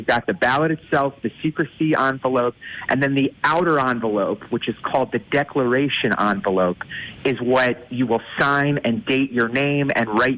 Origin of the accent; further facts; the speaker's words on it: Virginia, United States; No, well, I'm from Southern Virginia, but I actually went to a camp up in Wayne County for many years.